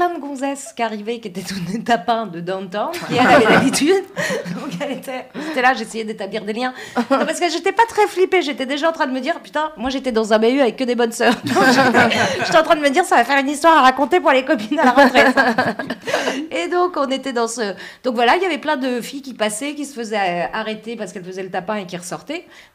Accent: France; Et donc comme je suis française

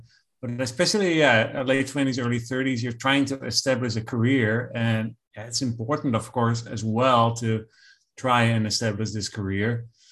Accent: Netherlands; also born or lived in Belgium; I stood out a little bit because I was from the Netherlands, and in Belgium, they, well, in that part of Belgium where I was, they speak Dutch, but slightly different Dutch.

